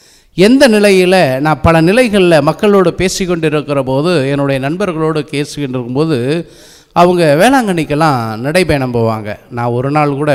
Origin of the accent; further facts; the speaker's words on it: Keeranur, Tamil Nadu, India; நான் பிறந்து வளர்ந்த கீரனூர் அருகிலே இருக்கிற கீரனூர்